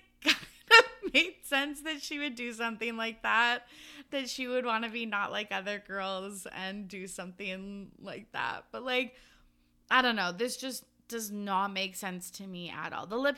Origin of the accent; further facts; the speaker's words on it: Canada; Don't quote me on that because I am Canadian.